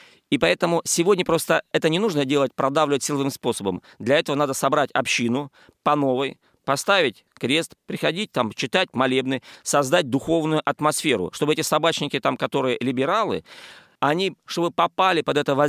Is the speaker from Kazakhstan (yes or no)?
no; Kyrgyzstan; Но я сам с Азии, я вырос в Киргизии